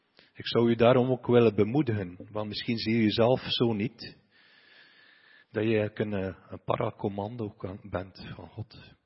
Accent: Diksmuide, Flanders, Belgium; Ik ben van Diksmuiden, we hebben daar die Nezemtoren.

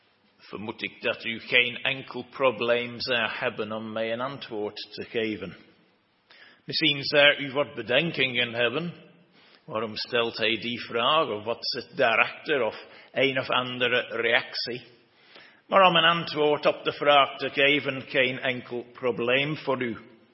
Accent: United Kingdom; Dutch is a second language; now in Belgium; ik ben niet vanuit België afkomstig. Ik ben afkomstig uit Groot-Brittannië, maar ik woon wel in België sinds 1995, dus 28 jaar intussen.

